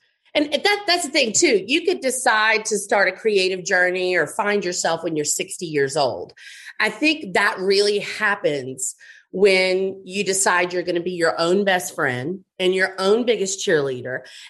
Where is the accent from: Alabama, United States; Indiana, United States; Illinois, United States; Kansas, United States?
Alabama, United States; Montgomery; I grew up in Montgomery, yes.